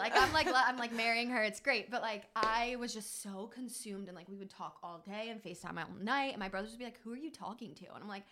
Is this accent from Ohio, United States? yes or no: yes; Ohio, United States; I grew up in like a super religious like Midwestern, I'm from Ohio, so it's just like not really big there, like super conservative.